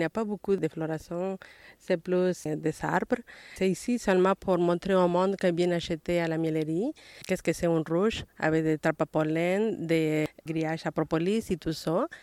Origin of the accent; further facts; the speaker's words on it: Puebla, Mexico; Moi, je suis de Puebla, de l'État de Puebla.